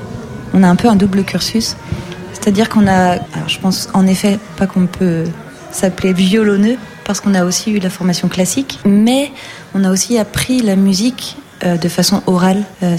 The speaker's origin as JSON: {"language": "French", "region": "Brittany", "country": "France", "said": "Même si on vient de Bretagne, on a quand même réussi à faire passer ça dans d'autres cultures."}